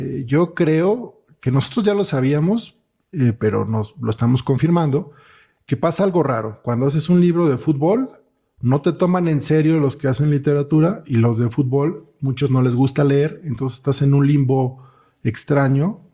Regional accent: Mexico City, Mexico; Yo soy de aquí de la Ciudad de México, ¿no?

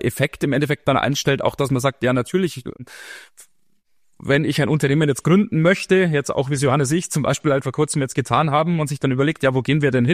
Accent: Bavaria, Germany; meine Heimat, die Oberpfalz

